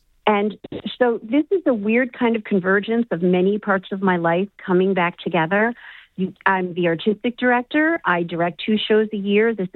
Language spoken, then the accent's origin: English; Chicago, Illinois, United States; And I'm actually from Chicago, but I was an actor at the Hilberry.